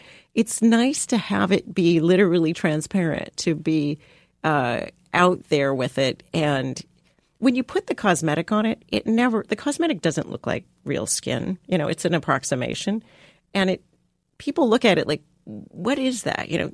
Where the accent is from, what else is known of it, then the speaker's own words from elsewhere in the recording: San Diego, California, United States; So I grew up in San Diego. Yeah, so I was... So one-legged black girl from San Diego who ends up becoming an international ski racer.